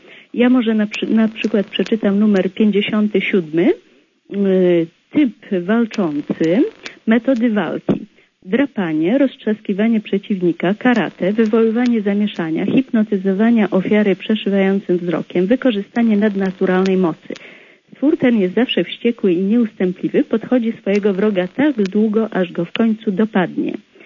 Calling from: Warsaw, Masovian Voivodeship, Poland; Ja z Warszawy.

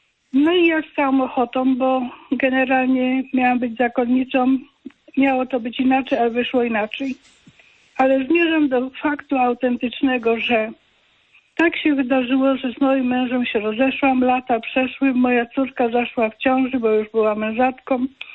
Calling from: Zgierz, Łódź Voivodeship, Poland; ze Zgierza.

